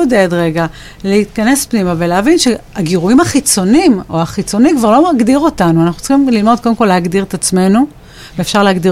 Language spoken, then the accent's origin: Hebrew; Ashkelon, Southern District, Israel; גדלתי באשקלון, נולדתי באשקלון, ואימא שלי מרוקאית, אני יודע, ממשפחה מסורתית, עם כל מיני רבנים וכאלה סביבה, ואבא שלי ניצול שואה תאיסט.